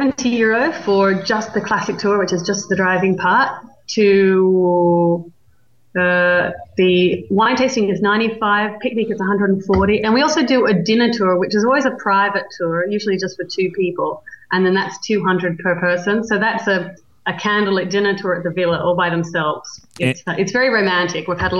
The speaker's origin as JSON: {"language": "English", "country": "Australia", "lives_now": "Italy", "said": "I am from Australia."}